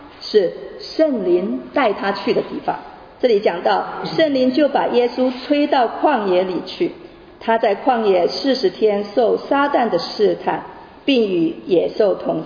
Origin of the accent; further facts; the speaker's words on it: China; 我们中国人嘛，可能很难，尤其是中国的男人